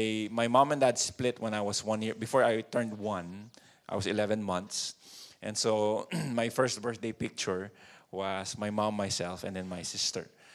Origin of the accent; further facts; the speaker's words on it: Marikina, Metro Manila, Philippines; I grew up in Marikina, and then I was in grade 2.